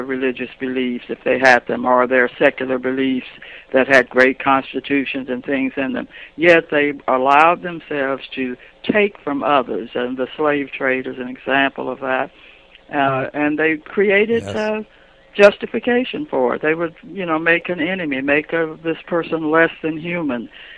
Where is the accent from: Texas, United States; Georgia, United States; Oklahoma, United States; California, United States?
Oklahoma, United States; Preston; Well, I was born and raised in Preston, which is a little village, a little farming village about 40 miles south of Tulsa.